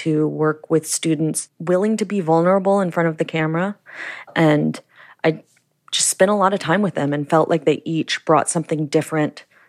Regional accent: Texas, United States; I am originally from Texas, and I was at a high school on the border near Laredo, Texas.

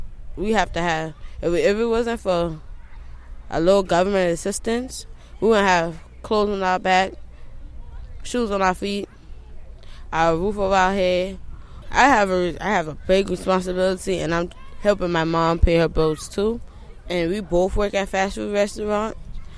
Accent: Charleston, South Carolina, United States; I was born and raised in Charleston. I'm 19 years old.

